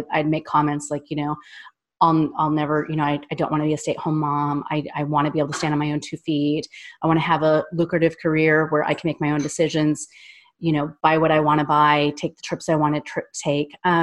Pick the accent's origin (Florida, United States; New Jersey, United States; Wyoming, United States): Wyoming, United States; I'm from Wyoming. I grew up in a large family.